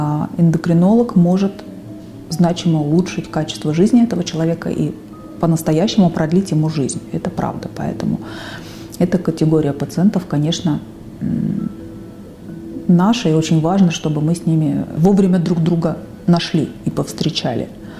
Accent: Saint Petersburg, Russia; Я родилась и выросла в Санкт-Петербурге.

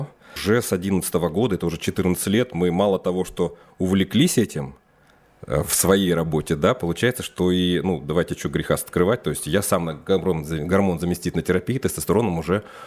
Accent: Omsk, Omsk Oblast, Russia; Это мой родной город Омск, где у меня свой частный кабинет

